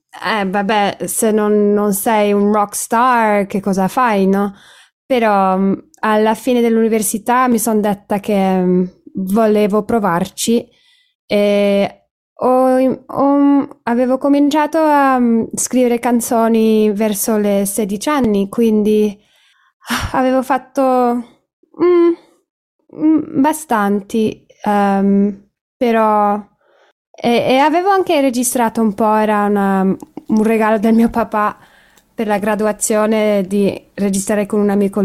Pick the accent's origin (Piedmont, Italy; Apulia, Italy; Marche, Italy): Piedmont, Italy; Moncalieri; born there; also born or lived in England / Paris / Varese; sono nata a Moncalieri, quindi sì, non troppo lontano da Torino e poi alle 3 anni sono andata in Inghilterra. Con la famiglia, ovviamente, ci siamo trasferiti.